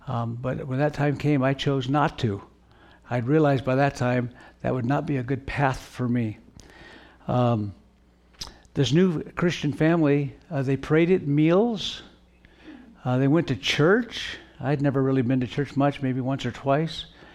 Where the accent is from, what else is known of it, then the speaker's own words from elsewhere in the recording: Oregon, United States; now in California, United States; So I was born in California. I know I tell you that my home is Oregon because I lived all my life in Oregon, but you know, coming back to California was kind of a return to my homeland here.